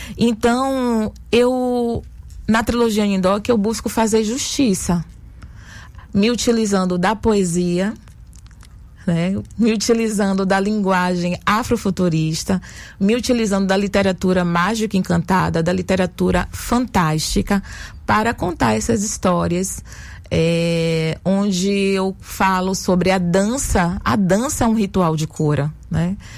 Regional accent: Salvador, Bahia, Brazil; Eu nasci no Engenho Velho de Brotas e na minha infância existia, transitava pelo bairro uma senhora

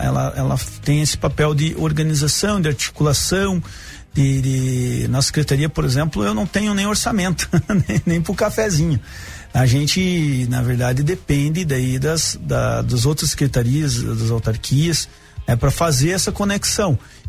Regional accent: São José dos Pinhais, Paraná, Brazil; also born or lived in Curitiba; Eu nasci no Hospital São Vicente, em Curitiba. Me criei, fui criado ali em São José dos Pinhais, no bairro Afonso Pena.

